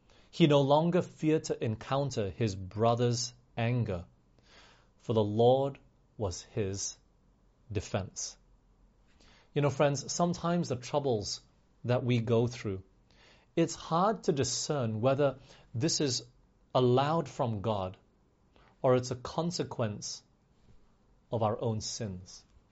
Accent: Malaysia; also born or lived in England / Australia / United States; I grew up overseas. I grew up in England for 5 years, Australia for 10 years, US for 7 years. I've not grown up in Malaysia.

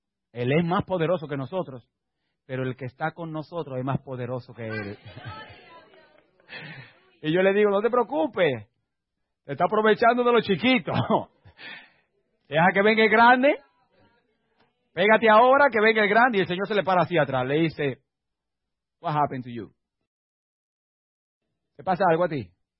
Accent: Dominican Republic; Ahí en mi país, en República Dominicana

